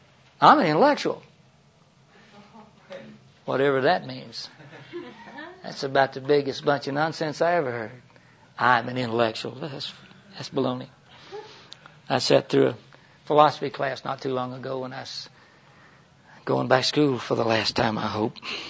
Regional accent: Florida, United States; I grew up in Central Florida, as I mentioned, and she hated oysters.

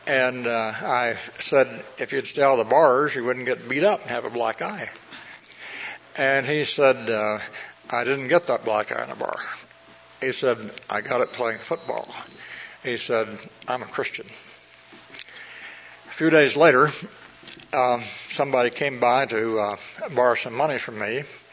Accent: Midwest, United States; I grew up in the Midwest with Midwest values, went to church, we did the right thing, we were honest, but I felt a little confined. And wanted to get out of this small neighborhood as quickly as possible.

